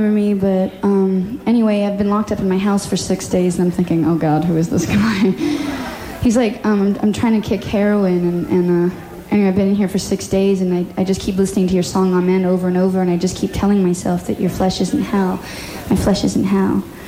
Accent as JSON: {"language": "English", "region": "Alaska", "country": "United States", "tie": "born or raised there", "said": "I was raised in Alaska and I was living in my car."}